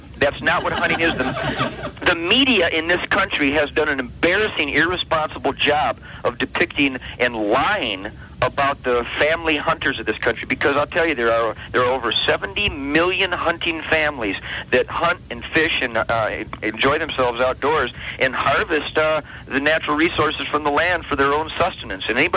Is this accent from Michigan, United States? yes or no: yes; Michigan, United States; Otherwise, for example, just in my home state of Michigan, we would not be able to harvest